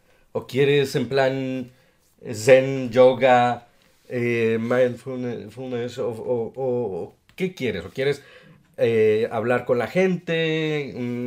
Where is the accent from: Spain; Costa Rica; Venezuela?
Costa Rica; moved away as an adult; No tengo mi acento de Costa Rica tampoco, porque no vivo allá desde mis 24. Cuando tenía 24 salí del país